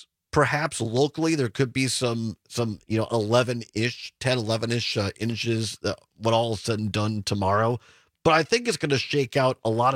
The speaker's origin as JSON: {"language": "English", "town": "Richland Center", "region": "Wisconsin", "country": "United States", "tie": "born or raised there", "said": "Closer to the hometown, my hometown, Richland Center, Wisconsin"}